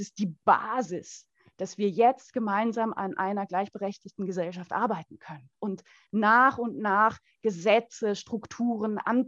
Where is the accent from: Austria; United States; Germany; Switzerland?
Switzerland; Eastern Switzerland; Ich komme aus der Ostschweiz, 20 Kilometer von Appenzell entfernt.